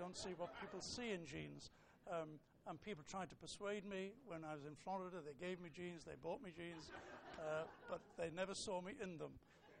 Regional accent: Liverpool, North West England, United Kingdom; We were both born and raised in Liverpool.

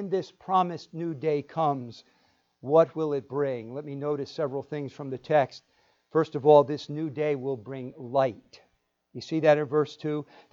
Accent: New Jersey, United States; I can say that because I'm from New Jersey, but I bet you couldn't tell, could you? I lost my accent.

